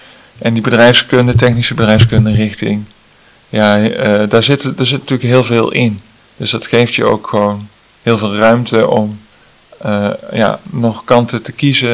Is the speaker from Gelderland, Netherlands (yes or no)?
yes; Angeren, Gelderland, Netherlands; technisch bedrijfskundige. Ik kom oorspronkelijk uit Angeren, dat is een heel klein dorpje in de Betuwe. Daar ben ik opgegroeid en daarna ben ik in Twente technische bedrijfskunde gaan studeren.